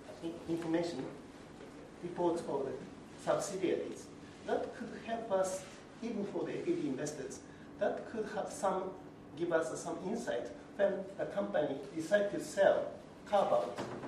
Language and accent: English; Japan; English is a second language; I come from Japan, so we don't have the similar regulation that you have.